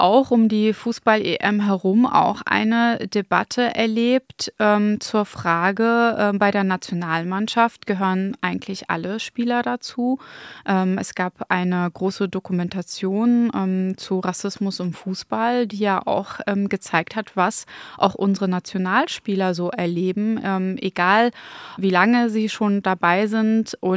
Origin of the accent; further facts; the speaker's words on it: Schwerin, Mecklenburg-Vorpommern, Germany; Also ich fühle mich als Deutsche, als Schwerinerin, als Ostdeutsche, aber eben auch habe ich einen großen Bezug zu meinen irakischen Wurzeln.